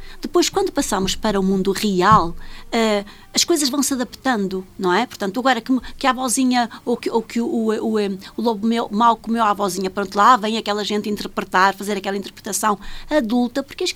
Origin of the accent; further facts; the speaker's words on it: Carrazeda de Ansiães, Norte, Portugal; Lá em cima, Pinhal do Norte, Carraseda de Anciães, também Vieiro, porque eu estava assim dividida entre duas aldeias, a aldeia do meu pai e a aldeia da minha mãe